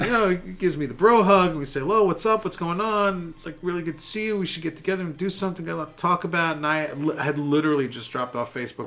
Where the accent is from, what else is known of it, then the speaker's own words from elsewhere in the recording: New York, United States; I would put it up against pretty much any other city, including New York, my hometown